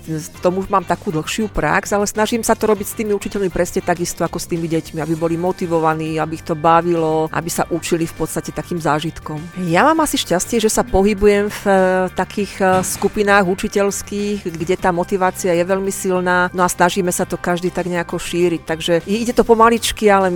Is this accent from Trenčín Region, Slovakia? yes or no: yes; Považská Bystrica, Trenčín Region, Slovakia; Ja som z Považskej Bystrice